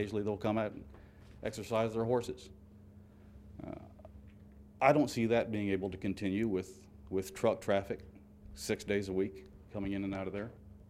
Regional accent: Delaware, United States; from Georgetown. I live on Johnson Road, just around the corner from Mr. Baker's property. I was born and raised in Sussex County. At 19, I left to serve in the armed forces.

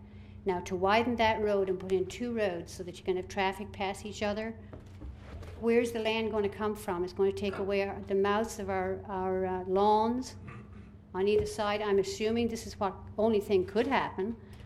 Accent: Ireland; now in Sussex County, United States; We immigrated to this country from Ireland, and we love it here.

